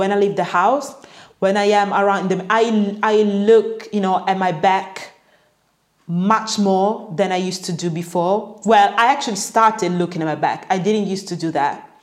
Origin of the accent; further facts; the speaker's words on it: Italy; I used to hear racist things even when I was, you know, a kid growing up in Italy.